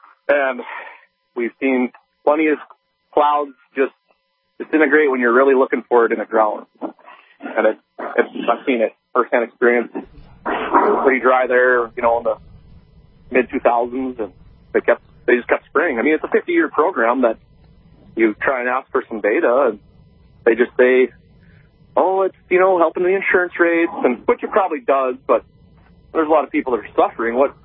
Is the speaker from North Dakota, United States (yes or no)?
yes; North Dakota, United States; Because I grew up in Southwest North Dakota, and it's the continuous battle down there between Adams and Bowman County.